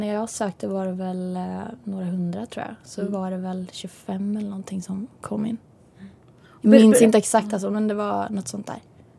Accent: Vimmerby, Kalmar County, Sweden; Jag är uppvuxen i Vimmerby. Jag gick gymnasiet där och sen efter gymnasiet så flyttade jag till Österrike.

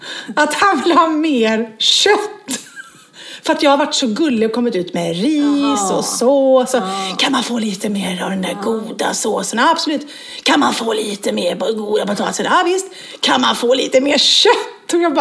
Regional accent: Borås, Västra Götaland County, Sweden; Jag är från Borås, jag är bonde.

